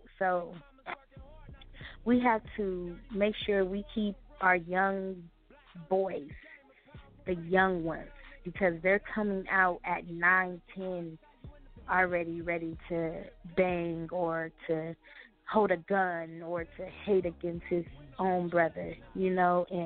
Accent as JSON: {"language": "English", "town": "Watts", "region": "California", "country": "United States", "also_born_or_lived": "Brooklyn, New York", "said": "So I'm from both coasts. I'm from Watts and I'm from Brooklyn. You know, my dad stayed in New York."}